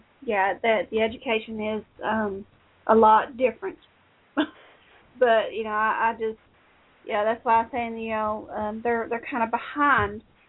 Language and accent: English; Virginia, United States; I was out there for 2 years, and it just didn't have enough mountains. Because I'm from Virginia.